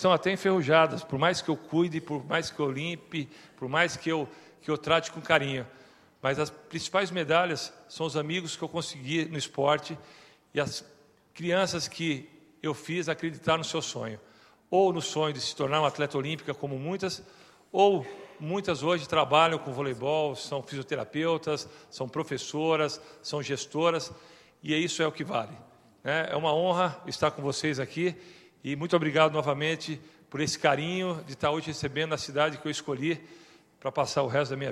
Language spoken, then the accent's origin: Portuguese; São Caetano do Sul, São Paulo, Brazil; also born or lived in Caruaru; Eu sou filho de metalúrgico, nasci em Caruaru, em Pernambuco, vim muito cedo para o ABC, morava em São Caetano do Sul